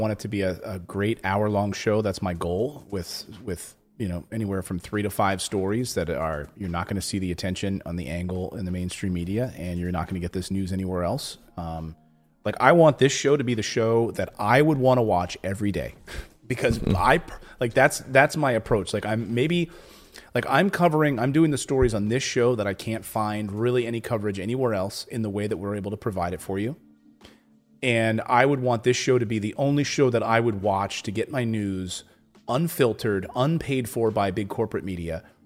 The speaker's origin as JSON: {"language": "English", "town": "Philadelphia", "region": "Pennsylvania", "country": "United States", "said": "What you have to understand is I'm a liberal from Philadelphia. That's what I am."}